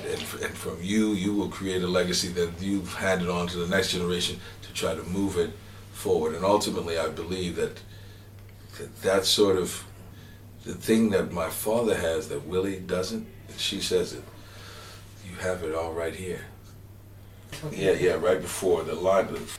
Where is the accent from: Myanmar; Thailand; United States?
United States; that's the pride that I feel when I think of myself as an American